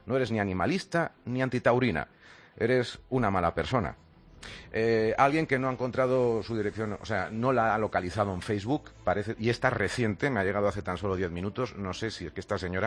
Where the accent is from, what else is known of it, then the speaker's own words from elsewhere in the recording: Barcelona, Catalonia, Spain; soy de Barcelona.